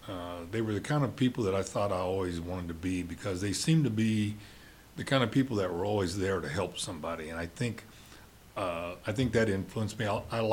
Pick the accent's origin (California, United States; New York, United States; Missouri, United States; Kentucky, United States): Missouri, United States; Kansas City; Yes, I was born in Kansas City, Missouri, and I have four sisters. And we were all brought up in the Kansas City area, born on the west side of Kansas City